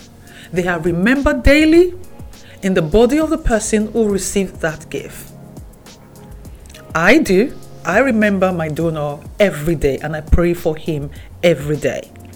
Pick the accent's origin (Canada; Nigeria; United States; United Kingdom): Nigeria; born there; I was born in Nigeria. I was raised in a home where Christianity and African cultural traditions sat at the same table. They were not in conflict in my household. They were layered.